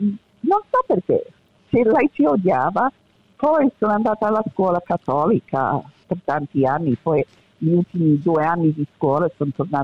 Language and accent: Italian; Australia; Ma io sono nata in Australia, sono cresciuta in Australia, ho fatto la scuola, l'università, tutto in Australia.